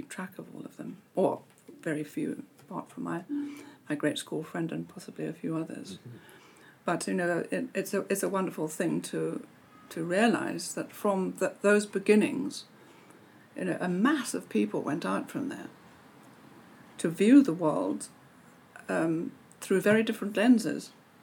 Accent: Lesotho; also born or lived in South Africa; I was born in Lesotho, grew up in Lesotho, grew up going to school in South Africa

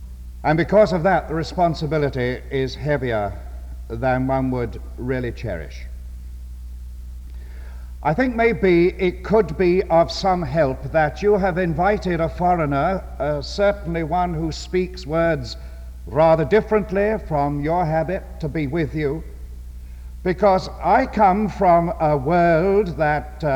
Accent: England, United Kingdom; I come from England

